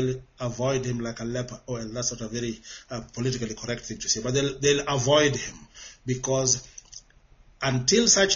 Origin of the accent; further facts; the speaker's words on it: Kenya; I'm Kenyan, I'm here. I'm not the least upset.